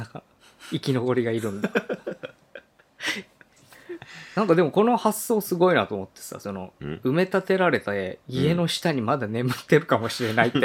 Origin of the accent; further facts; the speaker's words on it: Hokkaido, Japan; 私自身は北海道出身なのですが、父が岡山県新見市出身で、子供の頃は夏休みになると2年に1度のペースで父方の実家に帰省しておりました。